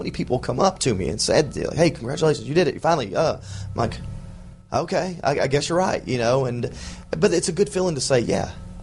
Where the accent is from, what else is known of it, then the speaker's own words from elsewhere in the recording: the South, United States; You know, I don't know if it's because I was from the South or whatever it is, but they were good to me.